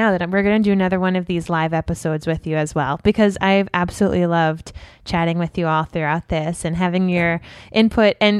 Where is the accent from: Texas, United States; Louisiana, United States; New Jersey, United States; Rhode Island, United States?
Rhode Island, United States; accent: Rhode Island; I still have a pretty bad accent, but I had a thick Rhode Island accent. And Rhode Island accents are like a mashup between Boston and New York.